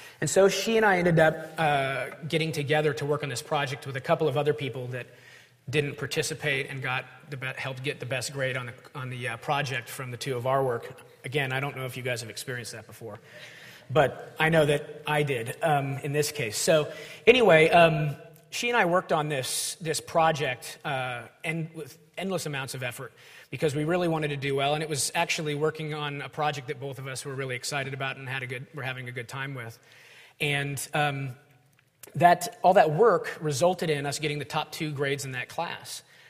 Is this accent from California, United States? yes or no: yes; Ventura, California, United States; I transferred to UCSB as a junior in the fall of 1990 from a junior college in my hometown of Ventura.